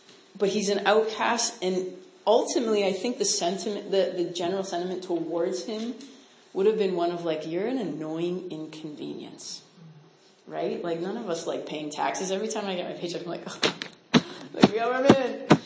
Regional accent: Philippines; now in Canada; So I grew up in the Philippines, but then my family came back to Canada.

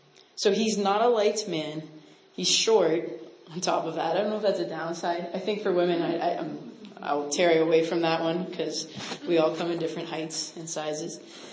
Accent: Philippines; now in Canada; So I grew up in the Philippines, but then my family came back to Canada.

